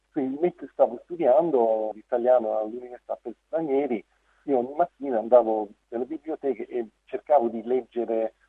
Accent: Adelaide, South Australia, Australia; now in Perth, Australia; Io ho 55 anni, vivo a Perth, sono cresciuto a Adelaide

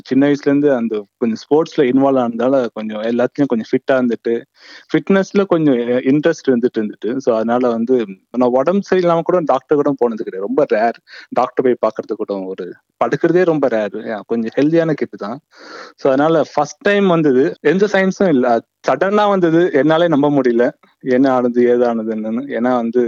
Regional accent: Pondicherry, Puducherry, India; moved away as an adult; now in Sydney, Australia; நான் பிறந்து வளர்ந்ததெல்லாம் இந்தியால பாண்டிச்சேரி. படிச்சது இன்ஜினியரிங் அண்ட் ஒர்க் பண்ணதெல்லாம் வந்து மோஸ்டா ஒர்க் பண்ணதெல்லாம் சென்னையில.

